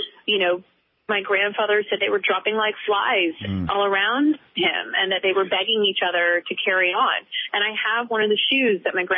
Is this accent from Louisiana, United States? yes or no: no; Dallas, Texas, United States; He's my fellow Texan. I grew up in Dallas.